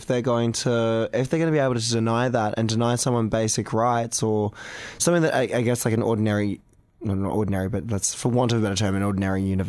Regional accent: Queensland, Australia; I'm a northerner. I'm from Queensland.

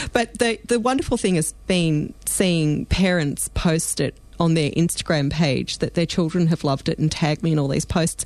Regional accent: Australia; but that didn't sound right to me as an Australian

